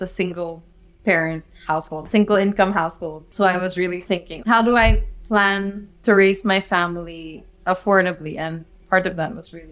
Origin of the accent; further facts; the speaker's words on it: Cagayan de Oro, Northern Mindanao, Philippines; Okay, so I grew up in Cagayan de Oro. We moved there when I was 3.